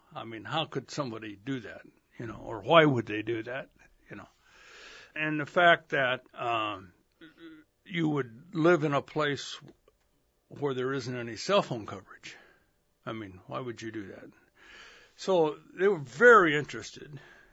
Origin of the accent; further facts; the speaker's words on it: Oregon, United States; like I came from Oregon, you know, they come north for different reasons.